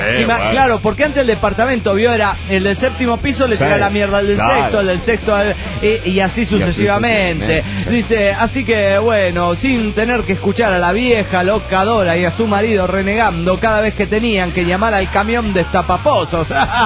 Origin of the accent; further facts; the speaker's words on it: Lanús, Buenos Aires Province, Argentina; de Lanús, Argentina.